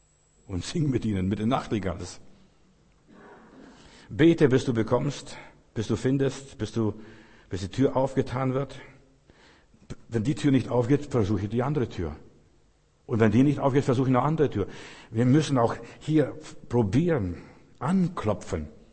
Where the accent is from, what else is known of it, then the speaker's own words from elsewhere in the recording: Lithuania; Zu uns in Russland, Litauen, wo ich aufgewachsen bin, da kamen ständig Bettler.